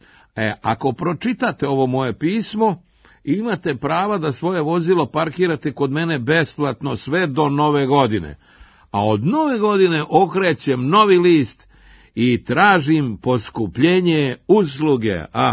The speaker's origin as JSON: {"language": "Serbian", "region": "Belgrade", "country": "Serbia", "tie": "born there", "said": "Mi smo rođeni u Beogradu, što znači da smo rođenjem uskraćeni za jedno od najvećih srpskih dostignuća, dolazak u Beograd."}